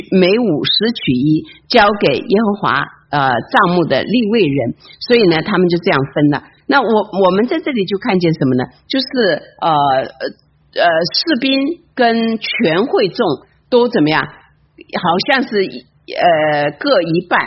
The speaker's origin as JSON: {"language": "Chinese", "country": "China", "moved": "yes", "lives_now": "United States", "said": "我们从中国来美国，也是在美国信主"}